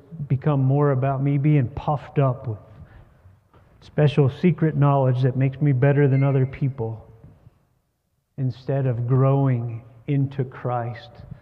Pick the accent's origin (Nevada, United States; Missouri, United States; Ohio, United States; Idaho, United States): Ohio, United States; We have grass in our backyard because we're from Ohio and you gotta have grass.